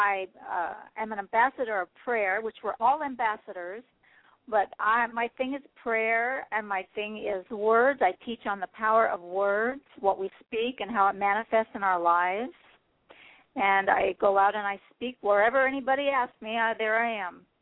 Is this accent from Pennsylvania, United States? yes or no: yes; Pennsylvania, United States; I was raised in Pennsylvania. And as soon as I graduated high school, I was headed to Hollywood.